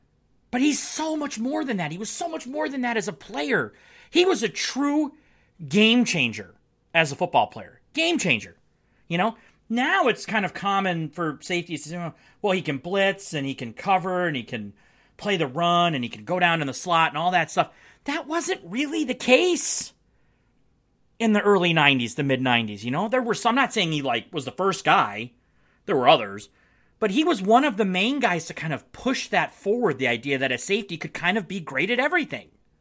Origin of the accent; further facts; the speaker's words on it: Marquette, Michigan, United States; I was working at the Mining Journal in my hometown of Marquette, Michigan.